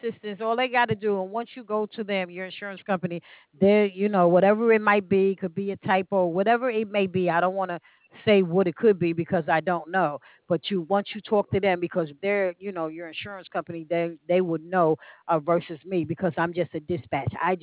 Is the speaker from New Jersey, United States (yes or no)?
yes; Jersey City, New Jersey, United States; But I'm from Jersey City.